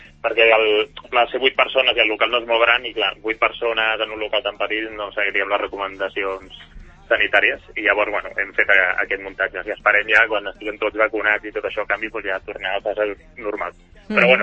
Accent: Palau-solità i Plegamans, Catalonia, Spain; now in Sant Cugat del Vallès, Spain; jo ara fa poc que he vingut a Sant Cugat, jo soc de Palau de Plegamans, que també és Vallès Occidental.

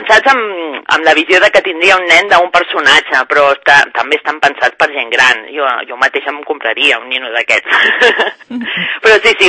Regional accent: Sant Cugat del Vallès, Catalonia, Spain; com que som de Sant Cugat

